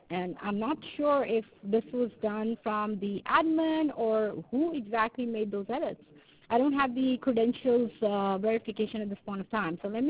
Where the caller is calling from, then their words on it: California, United States; I'm calling you from California.